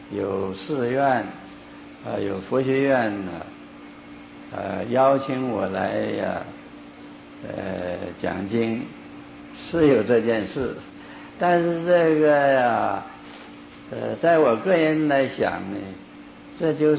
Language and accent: Chinese; Northeast China, China; 我以前我是东北人啊，好像都没听说过地震